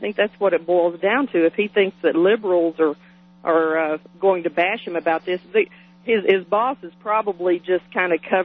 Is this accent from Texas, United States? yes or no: yes; Dallas, Texas, United States; I'm familiar with that. I'm from Texas.